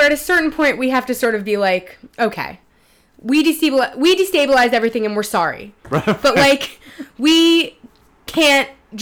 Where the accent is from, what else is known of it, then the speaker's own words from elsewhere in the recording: United States; I'm an American who was sort of socialized in that, you know, world.